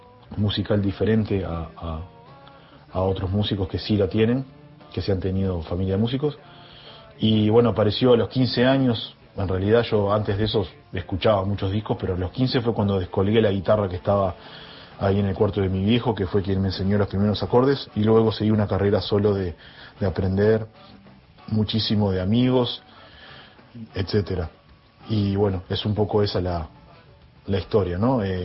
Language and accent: Spanish; Montevideo, Uruguay; Bueno, yo nací en Positos, en el barrio Positos de Uruguay, pero he vivido en muchos barrios en estos 40 años de vida en Montevideo.